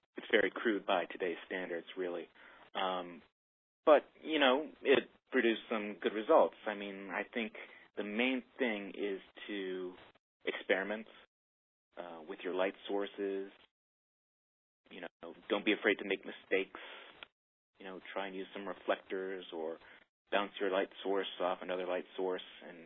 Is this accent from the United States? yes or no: no; Canada; Did I mention I'm Canadian?